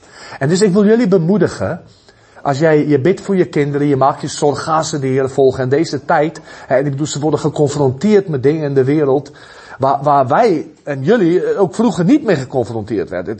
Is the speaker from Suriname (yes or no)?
no; South Africa; Ik kom dus uit Zuid-Afrika.